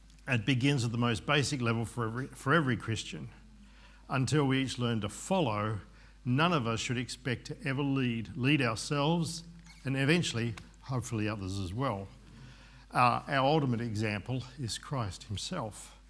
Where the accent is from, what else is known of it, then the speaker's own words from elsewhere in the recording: Holston, Tasmania, Australia; I grew up in Holston, on the north coast of Tasmania. I was born 1 month premature, 3 hours after my twin brother